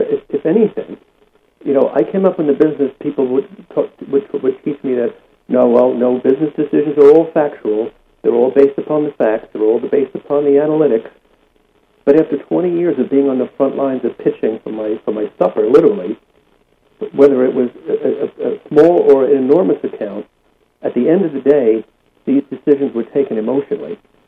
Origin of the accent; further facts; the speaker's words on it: United States; now in England, United Kingdom; I'm an American.